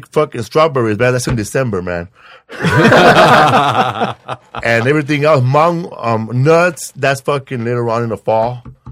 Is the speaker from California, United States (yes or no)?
yes; Los Angeles, California, United States; Yeah, Boyle Heights, man. Yeah. The housing projects, the little village.